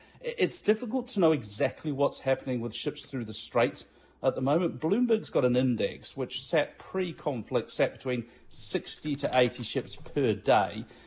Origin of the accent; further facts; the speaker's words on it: Manchester, North West England, United Kingdom; Born and raised. Born and raised in Manchester.